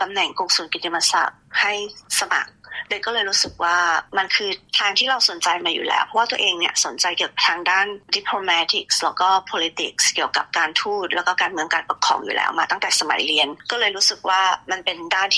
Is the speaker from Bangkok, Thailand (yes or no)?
no; Udon Thani, Thailand; ดิฉันเกิดและโตที่จังหวัดอุดรธานีก็มัธยมศึกษาจบจากโรงเรียนสตรีราชินูที